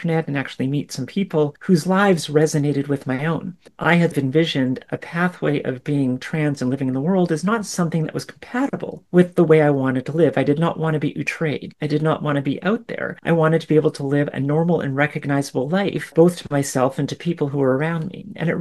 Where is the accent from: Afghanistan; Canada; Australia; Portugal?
Canada; I'm a Canadian healthcare professional and also a researcher. And I'm obviously a woman of trans history, which some people will call trans woman.